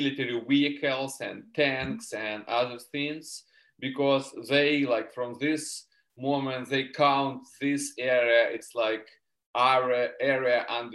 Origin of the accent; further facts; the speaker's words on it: Luhansk Oblast, Ukraine; born there; English is a second language; This area where I was born, actually, I was born in Luhansk region, and this area was occupied by Russian troops in 2014